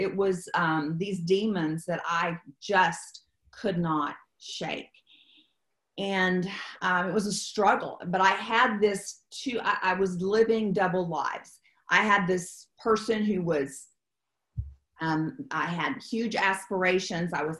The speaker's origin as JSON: {"language": "English", "town": "Stephenville", "region": "Texas", "country": "United States", "tie": "born or raised there", "said": "I grew up in Stephenville is where I grew up. And it was cowboy country, and I was a rock and roller, and so I just wanted to leave there as fast as I could."}